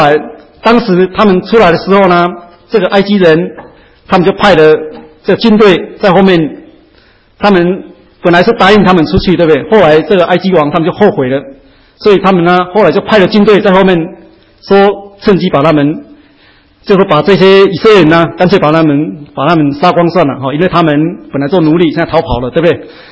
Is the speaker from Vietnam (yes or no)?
no; China; 我们中国人有一句话说年年难过年年过，对不对？